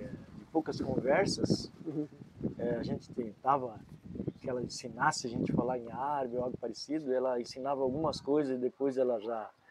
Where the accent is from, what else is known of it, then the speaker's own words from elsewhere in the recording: Francisco Alves, Paraná, Brazil; also born or lived in Nova Esperança; Mas é município de Nova Esperança, no Paraná. E aí, depois disso, a gente mudou para uma outra cidade chamada Francisco Alves, que eu tinha acho que 9, 10 anos.